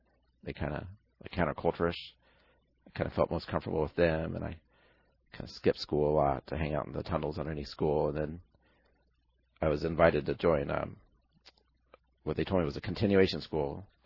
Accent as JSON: {"language": "English", "region": "Utah", "country": "United States", "tie": "born there", "said": "So I was born in Utah, and kind of my earliest memories are of mountains and, you know, wide open spaces."}